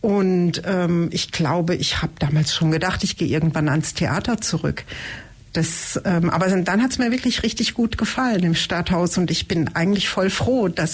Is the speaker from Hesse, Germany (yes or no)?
no; Bingen am Rhein, Rhineland-Palatinate, Germany; ich bin gebürtige Bingenerin. Ich komme aus dem Tal der Lorelei, deswegen hängt mein Herz auch immer noch einen Ticken mehr am Rhein als an der Donau.